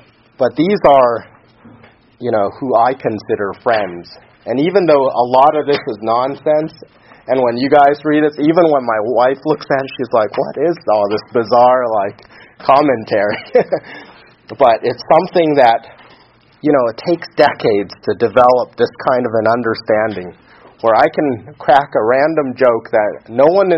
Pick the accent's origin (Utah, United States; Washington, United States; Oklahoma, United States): Washington, United States; Seattle; my brother and I and this group of friends we grew up with in Seattle